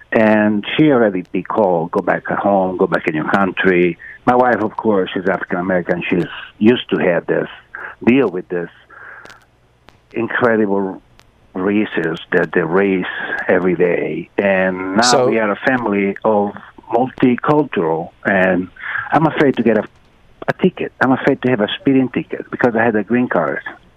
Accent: Italy; now in Oak Park, United States; I'm an immigrant from Italy. I have a green card.

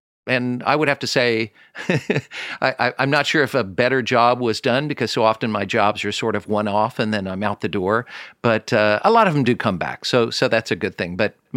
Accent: Kansas City, Missouri, United States; I'm from Kansas City. They think I'm a wine idiot.

